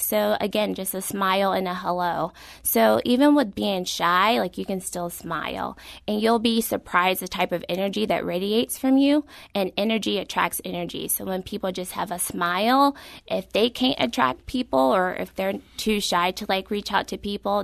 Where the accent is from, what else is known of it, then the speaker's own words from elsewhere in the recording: Louisville, Kentucky, United States; So I grew up in Louisville, Kentucky. And Louisville, Kentucky is like a high school city.